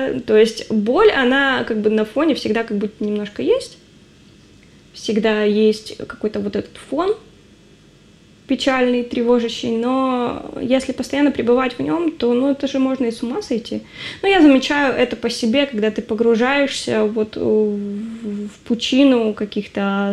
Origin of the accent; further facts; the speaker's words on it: Saint Petersburg, Russia; еще раз напомню, что я из Санкт-Петербурга.